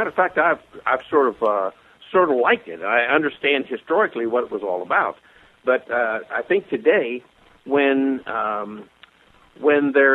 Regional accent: Cleveland, Ohio, United States; accent: Cleveland; I still talk like I'm from Cleveland, Ohio.

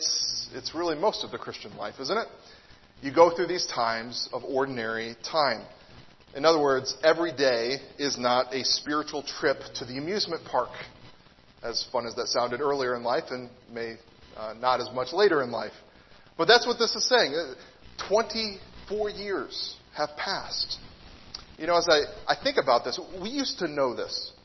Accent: United States; born there; I was born in America.

